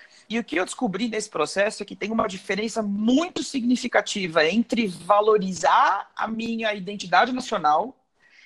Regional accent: Brazil; Eu sou brasileiro, tá? Eu sou tipo verde, amarelo, azul e branco. E eu também estou no processo de me tornar israelense.

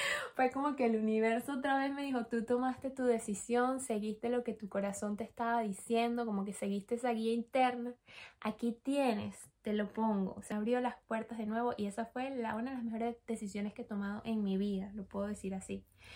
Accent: Venezuela; moved away; cuando yo emigré de Venezuela, o sea, cuando me vine de bien a Venezuela, mi familia se vino conmigo

